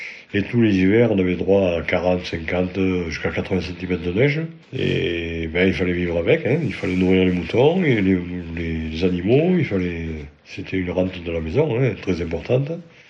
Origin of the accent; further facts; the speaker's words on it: Avignon, Provence-Alpes-Côte d'Azur, France; born there; Je suis né à Avignon et mes parents habitaient à Chiné. J'ai fait mes premiers pas là-bas jusqu'à l'âge de 6 ans et demi.